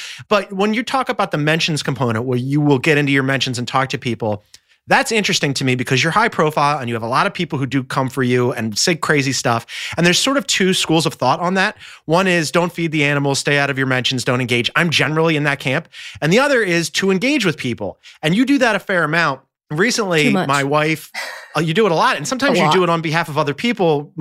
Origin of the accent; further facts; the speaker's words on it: Philadelphia, Pennsylvania, United States; I think as a Philadelphian, which I'm contractually obligated to mention every time that I talk about anything.